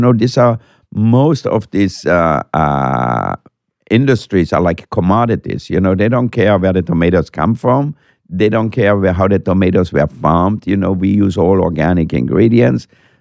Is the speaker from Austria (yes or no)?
yes; Austria; when I grew up in Austria, we had salads, or we had peas, or we had berries that was for the summertime.